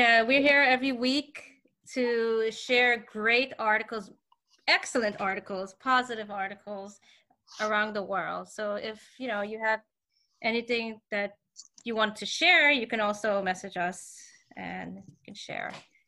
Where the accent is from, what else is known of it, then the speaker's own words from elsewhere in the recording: Queens, New York, United States; Yeah. And we're all from Queens, so.